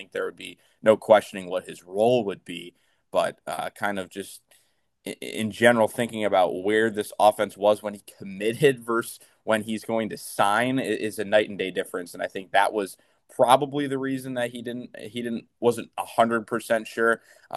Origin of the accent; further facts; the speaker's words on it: Michigan, United States; I'm from Michigan, and it was interesting because I remember his commitment day.